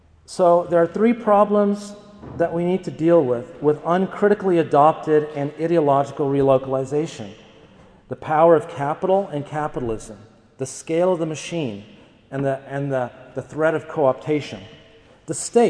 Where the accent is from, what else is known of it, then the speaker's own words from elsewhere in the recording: United States; And while I'm from the United States, and as a Mexican American, I know what it means to resist incorporation